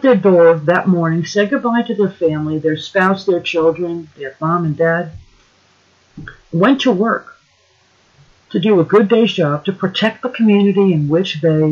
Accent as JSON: {"language": "English", "town": "New York City", "region": "New York", "country": "United States", "lives_now": "Washington, United States", "said": "As an American citizen, as a former New Yorker, you know, I wouldn't, now that I live in Washington, D.C., I wouldn't go back to New York and make a comment like that."}